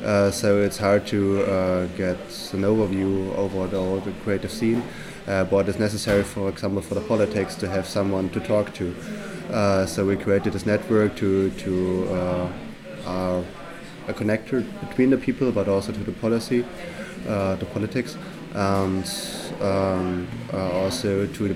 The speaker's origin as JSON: {"language": "English", "town": "Leipzig", "region": "Saxony", "country": "Germany", "also_born_or_lived": "Braunschweig", "said": "I'm originally from Leipzig, but I did study in Brunswick before, but finished my studies here in Leipzig at the Art Academy."}